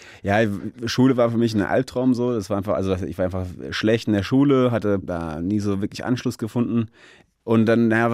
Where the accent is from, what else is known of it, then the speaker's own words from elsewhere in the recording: Darmstadt, Hesse, Germany; also born or lived in Berlin; Ich bin in Darmstadt aufgewachsen, ich habe meine Familie in Darmstadt, viele Freunde in Darmstadt. Das ist natürlich meine Heimat, sag ich mal, da komme ich her, das ist zu Hause, wenn man so sagen kann. Dann habe ich in Berlin, habe ich lange gelebt